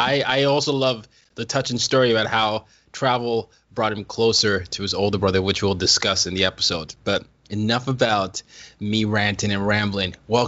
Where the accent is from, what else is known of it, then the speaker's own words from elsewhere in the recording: Nigeria; I'm Nigerian, and spending time in different parts of the world, you get to see how different people approach freedom.